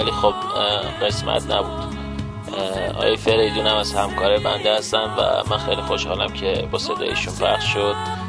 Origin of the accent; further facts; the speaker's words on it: Tehran, Tehran Province, Iran; born there; متولد 18 آبان 1363 در تهران به دنیا آمدم.